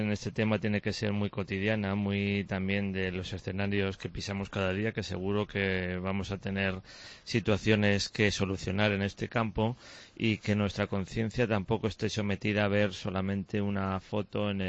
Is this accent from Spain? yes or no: yes; Spain; nos tenemos que sentir también como católicos españoles orgullosos